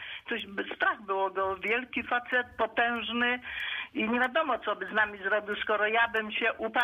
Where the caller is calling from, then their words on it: Wolsztyn, Greater Poland Voivodeship, Poland; Z Wolsztyna.